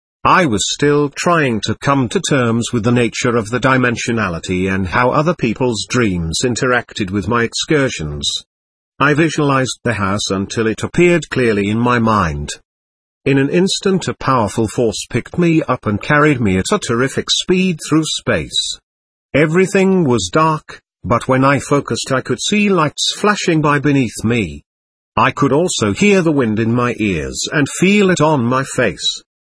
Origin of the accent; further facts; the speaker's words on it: Germany; moved away; my place of birth, and where I grew up, a small quaint place near the Dutch border.